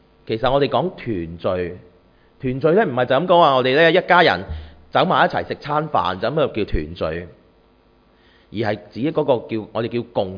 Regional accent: Hong Kong; 特别在这个世界啊，我们来自香港的有很多年轻人或者跟上一辈呢，大家呢有个政治立场不同的。

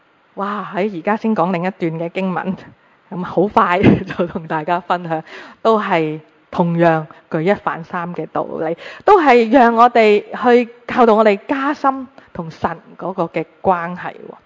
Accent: China

